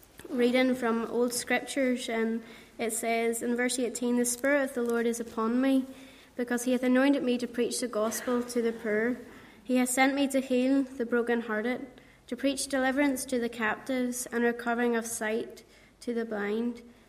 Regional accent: Kilkeel, Northern Ireland, United Kingdom; I come from Kilkeel. I was born into a Roman Catholic family. I have six brothers and I'm the only girl.

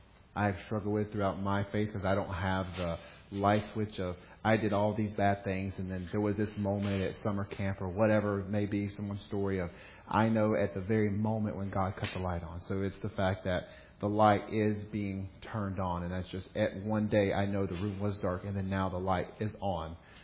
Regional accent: United States; And I am a proud American

